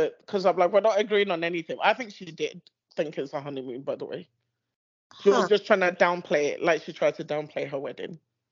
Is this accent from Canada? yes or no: no; United Kingdom; now in United States; I say pram because I'm British, but I'm American now, so it's a stroller.